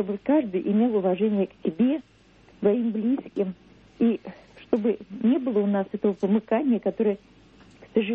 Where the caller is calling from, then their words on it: Moscow Oblast, Russia; Я из Московской области.